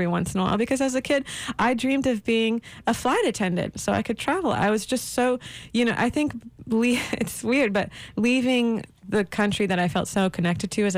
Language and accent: English; Saudi Arabia; also born or lived in Aleppo, Syria; now in United States; So I was born in Syria, Aleppo, Syria. I was part of the Armenian diaspora there. But I was raised in Saudi Arabia, and kind of in Syria too. All of our extended family was there.